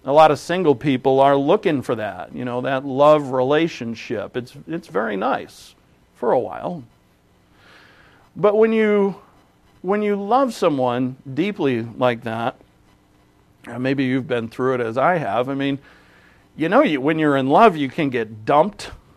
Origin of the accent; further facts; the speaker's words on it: Boston, Massachusetts, United States; I'm from Boston.